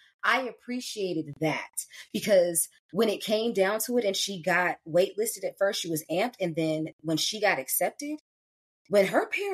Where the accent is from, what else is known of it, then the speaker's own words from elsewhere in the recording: California, United States; Again, growing up in California, the image that I saw of other places in in the continental North America.